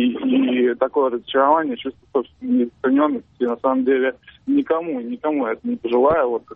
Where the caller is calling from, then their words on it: Saint Petersburg, Russia; Да, я из Петербурга звоню